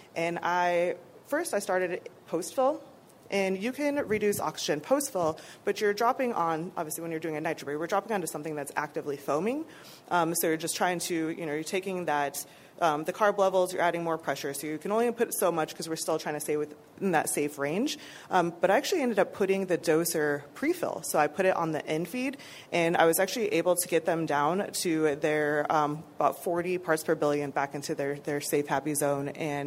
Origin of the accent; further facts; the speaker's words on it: Colorado, United States; I'm from Colorado, so they're from my home state.